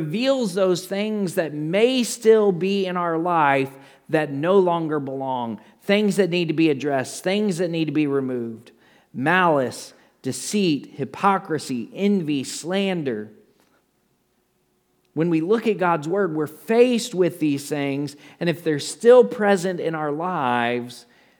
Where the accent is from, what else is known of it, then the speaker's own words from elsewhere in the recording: Rockport, United States; I grew up in Rockport, and so every year I go to Rockport and I spend some time there planning out the new year here at the church.